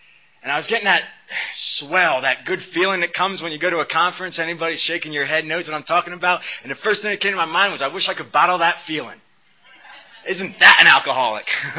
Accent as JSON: {"language": "English", "region": "New Jersey", "country": "United States", "tie": "born or raised there", "said": "I grew up in New Jersey. Anybody knows the exits there. It was off the 22 and meets the 78 coming in from Pennsylvania."}